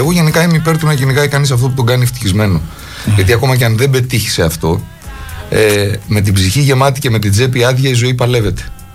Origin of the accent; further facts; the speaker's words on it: Piraeus, Attica, Greece; also born or lived in Chalandri; στα 5 μου χρόνια φύγαμε και μετακομίσαμε σε ένα σπίτι που είχε ο πατέρας μου στο Χαλάνδρι. Οπότε το 5 με 13 το έζησα εκεί. Και από τα 13 και μετά επιστρέψαμε στον Πειραιά μέχρι το 2007, ας πούμε, που έφυγα από τον Πειραιά.